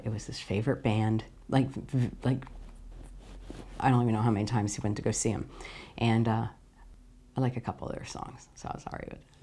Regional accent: East Coast, United States; And B, because I'm from the East Coast, but I started doing this stuff when I was on the West Coast where it was warm on Christmas

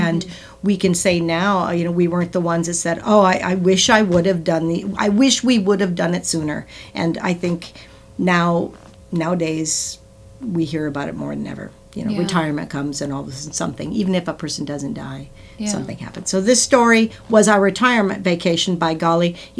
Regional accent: North Dakota, United States; moved away as an adult; now in Minneapolis, United States; I was 19 when I moved from North Dakota to Minneapolis.

